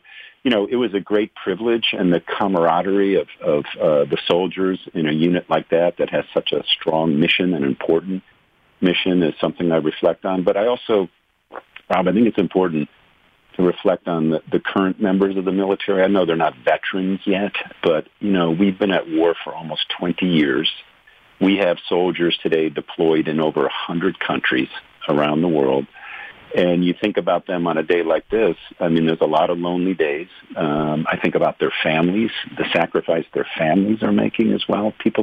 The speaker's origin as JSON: {"language": "English", "town": "Liverpool", "region": "New York", "country": "United States", "tie": "born or raised there", "said": "You talked about me growing up in Liverpool, New York, where I graduated from Liverpool High School on June 28, 1977."}